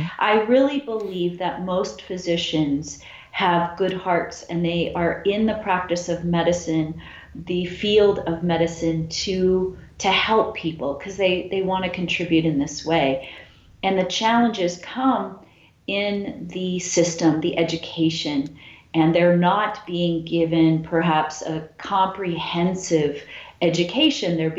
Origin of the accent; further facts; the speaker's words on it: Chicago, Illinois, United States; born there; I was born in Chicago.